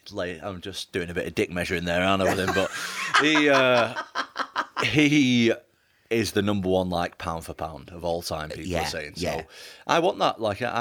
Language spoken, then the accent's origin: English; Manchester, North West England, United Kingdom; I know I'm from Manchester